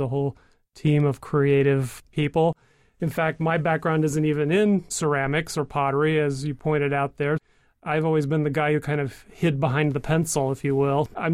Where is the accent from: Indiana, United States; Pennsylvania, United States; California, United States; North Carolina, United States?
Indiana, United States; Indianapolis; now in Cincinnati, United States; I grew up in Indianapolis. I started my college education at the University of Cincinnati.